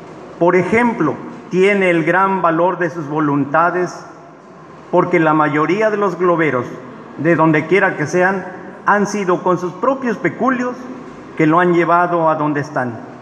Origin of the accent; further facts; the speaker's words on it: Tetelilla, Veracruz, Mexico; born there; Soy nacido en Tetelilla, allí vi la primera luz. Vecino de Veracruz, cocido en la misma arcilla. Hablo náhuatl y castilla, de mi vida soy piloto. De San Andrés soy devoto